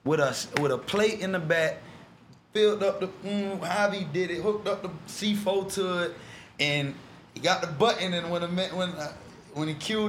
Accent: St. Petersburg, Florida, United States; I'm from St. Pete, out in Florida, you know.

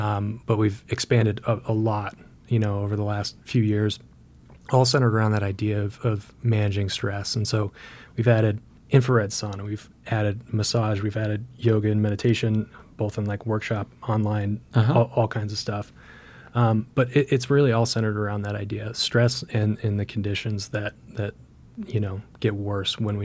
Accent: Vermont, United States; And growing up in Vermont, I mean, you're not far from New York City.

